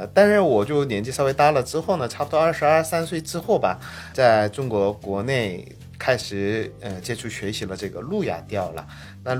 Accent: South Korea; Chinese is a second language; 我是来自韩国的85年的一个中年男生，

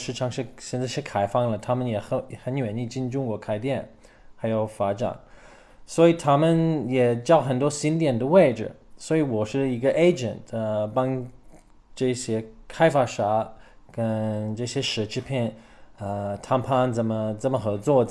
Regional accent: Canberra, Australian Capital Territory, Australia; Chinese is a second language; 我是澳大利亚人，在堪培拉，澳大利亚的首都长大了。

